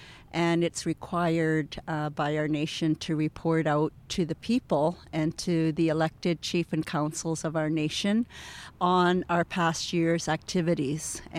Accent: Causton, British Columbia, Canada; I'm a Sioux Nation citizen, born and raised in Causton, British Columbia, in our beautiful Sioux territory, more of the southern end

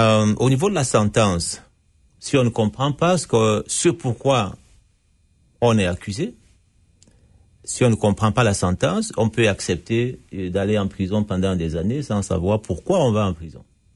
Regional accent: Cameroon; born there; also born or lived in France; Canada en 2007, venant de France. Donc, je suis citoyen français, j'ai passé beaucoup d'années en France, je suis né au Cameroun.

